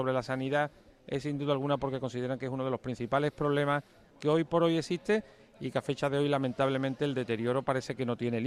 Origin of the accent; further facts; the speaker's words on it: La Rinconada, Andalusia, Spain; soy alcalde de mi pueblo, de La Rinconada